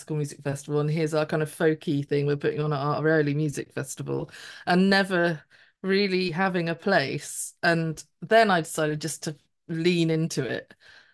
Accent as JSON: {"language": "English", "region": "East of England", "country": "United Kingdom", "tie": "born or raised there", "said": "we grew up on the Norfolk Broads, but we never went on the Norfolk Broads."}